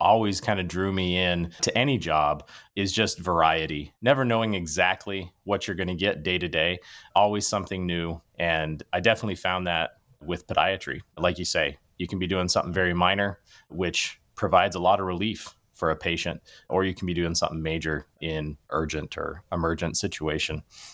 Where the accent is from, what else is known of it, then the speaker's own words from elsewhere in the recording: Alaska, United States; I grew up in Alaska.